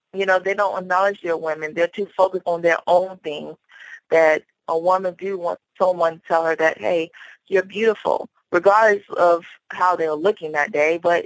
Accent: New London, Connecticut, United States; I was in Connecticut, New London, Connecticut. My family is based out of North Carolina.

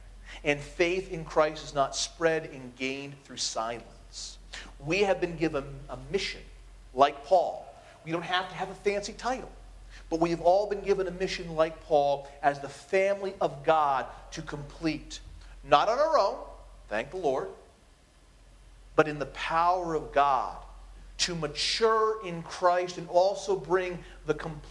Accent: Ireland; I'm Irish, so it's about St. Patrick. So I'm also Protestant

